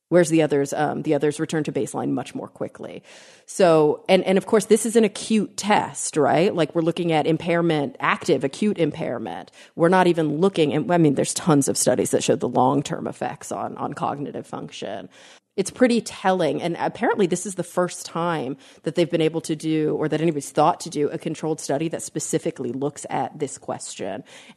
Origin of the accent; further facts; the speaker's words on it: Texas, United States; I don't know if it's a function of growing up in Texas or what, but I've definitely witnessed a lot of really severe alcohol use disorder in my life.